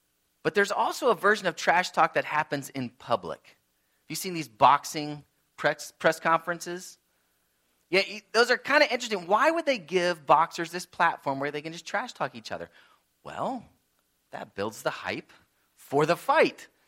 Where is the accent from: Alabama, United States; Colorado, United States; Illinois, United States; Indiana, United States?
Indiana, United States; Yeah, you know, growing up, you know, I was from Indiana.